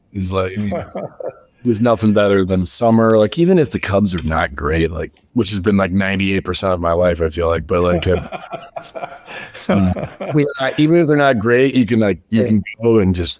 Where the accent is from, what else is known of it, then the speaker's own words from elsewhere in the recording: Palatine, Illinois, United States; Yeah, well, a suburb of Chicago. I always tell people I'm from Chicago.